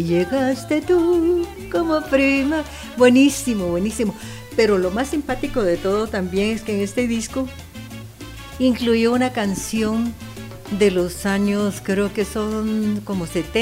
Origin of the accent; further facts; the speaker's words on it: Zacapa, Guatemala; nadie se va a imaginar que soy de Zacapa, que es más tipo ranchero